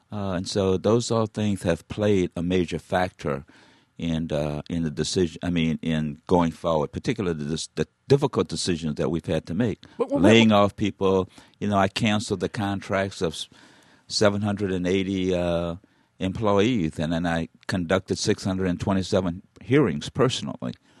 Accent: the South, United States; now in Detroit, United States; you know, I grew up in the South, but I've never been had so much you know, racial attacks pointed to me as I've had since I've been in Detroit.

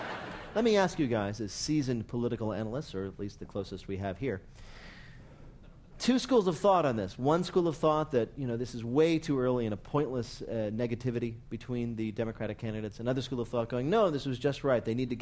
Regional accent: Flat, Illinois, United States; like I'm from Flat, Illinois.

